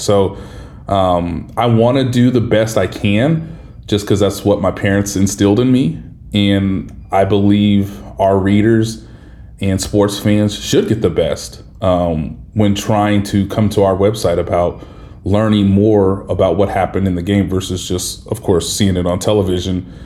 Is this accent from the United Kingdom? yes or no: no; Kansas City, Missouri, United States; I have the commemorative one for the Kansas City Royals because I'm from Kansas City.